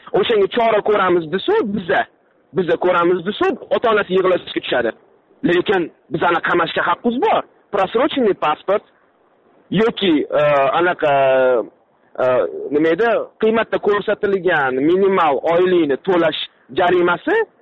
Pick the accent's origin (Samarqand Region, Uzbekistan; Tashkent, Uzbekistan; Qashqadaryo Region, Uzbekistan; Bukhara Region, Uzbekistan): Tashkent, Uzbekistan; men o'zim toshkentlikman.